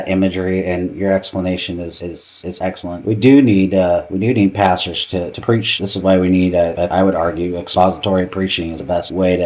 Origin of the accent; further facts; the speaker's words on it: Seattle, Washington, United States; And I can say, growing up in Seattle, I saw that firsthand